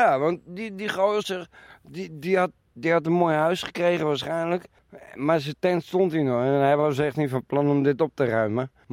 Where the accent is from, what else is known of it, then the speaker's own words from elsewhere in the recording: Vlieland, Friesland, Netherlands; also born or lived in Harlingen / Terschelling / Drenthe / Dordrecht; Ik ben Vlielander. Ik ben geboren in Harlingen. Toen Schelling, daarna Vlieland. En vanaf daar Drenthe, Dordrecht enzovoort.